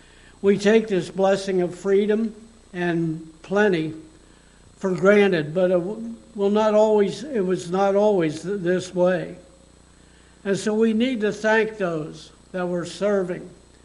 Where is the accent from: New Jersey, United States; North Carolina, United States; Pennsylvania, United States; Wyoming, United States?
Pennsylvania, United States; I can remember as a boy in the town that I grew up in here in Pennsylvania